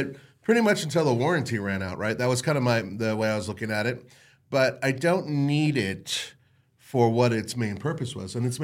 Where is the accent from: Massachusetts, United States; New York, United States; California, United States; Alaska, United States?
California, United States; Los Angeles; now in Denver, United States; I'm originally from Los Angeles. I have family there.